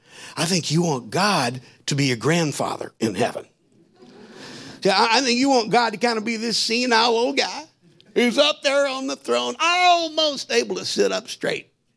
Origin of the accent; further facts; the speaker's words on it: Charlotte, North Carolina, United States; I remember when I was a little boy, I grew up in Charlotte, North Carolina.